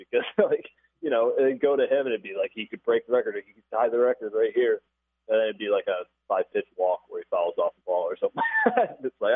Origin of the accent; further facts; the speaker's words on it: Michigan, United States; and you know, I was growing up in Michigan, so I remember staying up late to watch his at bats.